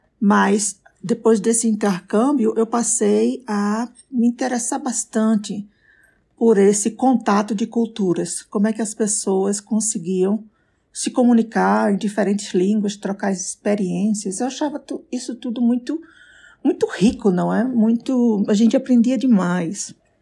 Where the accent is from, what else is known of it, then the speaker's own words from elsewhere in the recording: Recife, Pernambuco, Brazil; moved away as an adult; now in United States; sou de Recife. E em Recife eu estudei na Universidade Federal de Pernambuco.